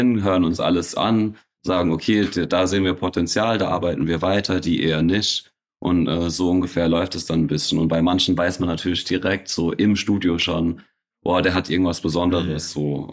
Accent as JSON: {"language": "German", "town": "Schifferstadt", "region": "Rhineland-Palatinate", "country": "Germany", "said": "wir kommen aus Schifferstadt, aus einer kleinen Stadt, wo wenige Leute Musik machen"}